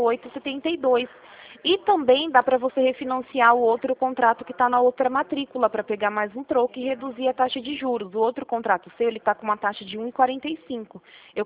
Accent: Rio Claro, São Paulo, Brazil; Eu sou aqui de Rio Claro mesmo, tá?

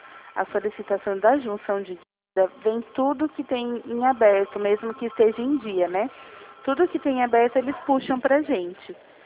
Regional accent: Jundiaí, São Paulo, Brazil; eu sou aqui de Jundiaí.

